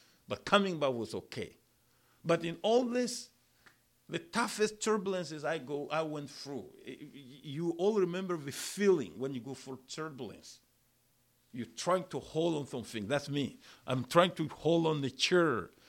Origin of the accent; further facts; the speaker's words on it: Malawi; English is a second language; Coming back, my home country, Malawi, have no ocean there.